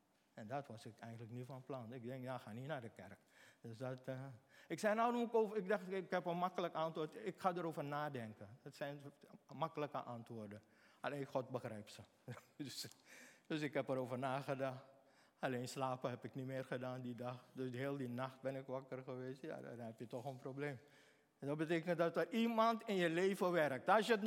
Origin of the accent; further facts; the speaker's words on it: Suriname; Ik ben in Suriname geboren. Ik ben in Suriname opgetogen. Ik ken de Suriname op en top.